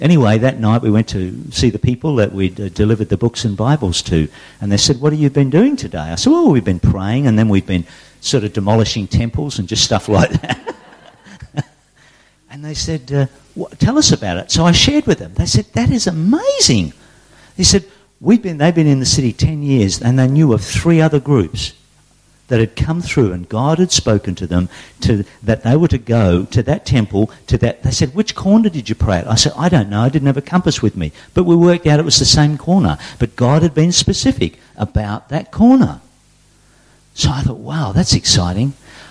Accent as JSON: {"language": "English", "town": "Perth", "region": "Western Australia", "country": "Australia", "tie": "born or raised there", "said": "So as a young kid growing up in Perth, we used to have firecrackers, and I've missed them all these years."}